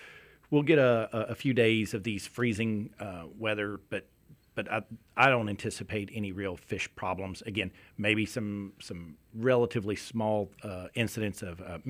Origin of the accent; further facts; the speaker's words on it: Kentucky, United States; So I'm originally from Kentucky, and my family still lives there.